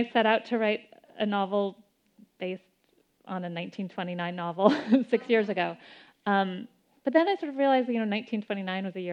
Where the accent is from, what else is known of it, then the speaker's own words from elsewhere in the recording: Montana, United States; now in Los Angeles, United States; I feel like I'm from Montana, and I've written a lot about Montana while I live in L.A.